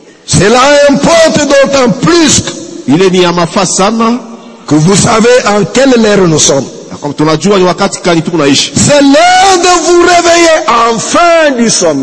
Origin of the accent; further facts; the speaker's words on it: Kinshasa, DR Congo; Chez nous à Kinshasa